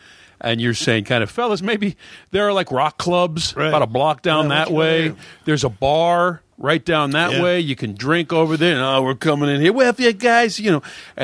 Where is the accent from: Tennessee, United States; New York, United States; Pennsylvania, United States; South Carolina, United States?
Pennsylvania, United States; Blake and I were from the East Coast, and Blake was from Georgia. I was from Pennsylvania.